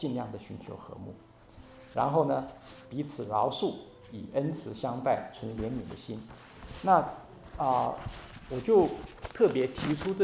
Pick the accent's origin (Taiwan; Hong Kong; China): Taiwan; 我在台湾长大的时候，当时50年的时候呢，我们常常屋子旁边都是一些稻田